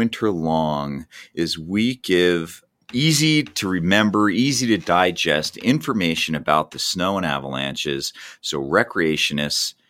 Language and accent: English; New Jersey, United States; growing up in Jersey was pretty, you know, I mean, it was wonderful on one level, but ever since I was little, I knew I wanted to leave.